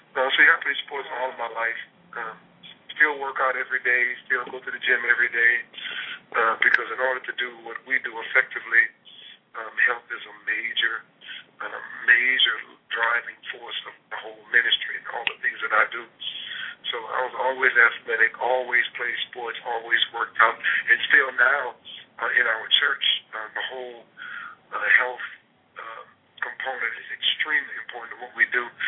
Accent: New Orleans, Louisiana, United States; also born or lived in Canton, Mississippi; Yeah, I was born there, but actually, I'm basically from New Orleans, Louisiana.

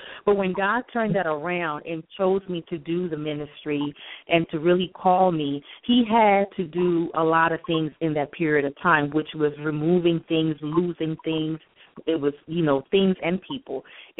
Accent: Panama; I'm a child of the King, the Most High God. Basically, I'm from the Republic of Panama, so I am Spanish, Panamanian

